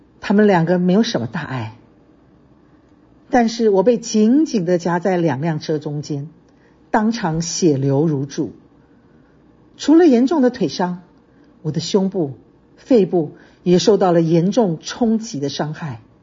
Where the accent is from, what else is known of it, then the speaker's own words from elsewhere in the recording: Taiwan; moved away as an adult; now in United States; 在1985年，我从台湾来到美国读研究所。